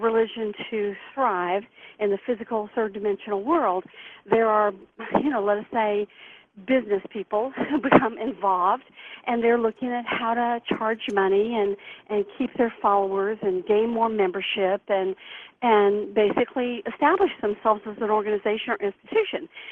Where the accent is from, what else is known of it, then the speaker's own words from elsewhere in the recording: Deep South, United States; growing up in the Deep South, you know, I have a very traditional Christian family.